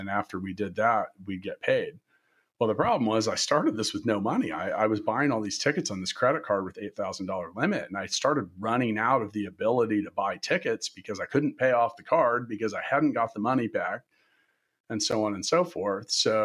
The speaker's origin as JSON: {"language": "English", "town": "Kansas City", "region": "Kansas", "country": "United States", "lives_now": "Indianapolis, United States", "said": "I'd moved to Indianapolis. I didn't know anybody. I'm from Kansas and Kansas City."}